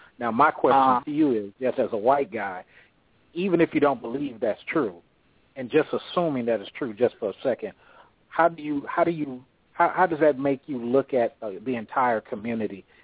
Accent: Oakland, California, United States; Oh, okay, I'm from Oakland.

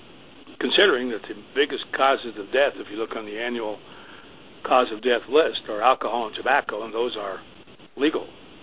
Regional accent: Colorado, United States; But with the successes in Colorado, which I was heavily involved in, being my home state

